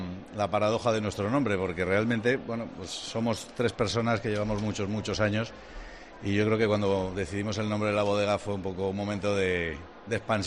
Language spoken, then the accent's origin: Spanish; Aranda de Duero, Castile and León, Spain; porque yo soy de Aranda de Duero, en Burgos